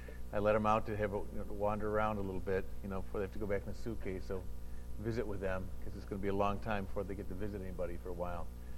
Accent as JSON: {"language": "English", "town": "Sampson Air Force Base", "region": "New York", "country": "United States", "tie": "born there", "lives_now": "Syracuse, United States", "said": "I was born in Sampson Air Force Base, which is now a park, my older brother and I. And so it's always good to come to your birthplace, I guess, although it's not there anymore, the hospital. But we live in Syracuse now, but are overseas most of the time in Ecuador."}